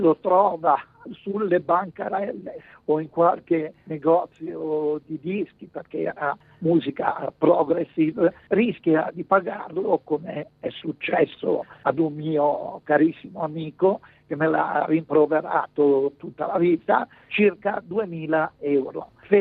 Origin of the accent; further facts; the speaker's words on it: Genoa, Liguria, Italy; Tu pensa che da genovesi non abbiamo mai minimamente pensato ad un risvolto economico facendo musica.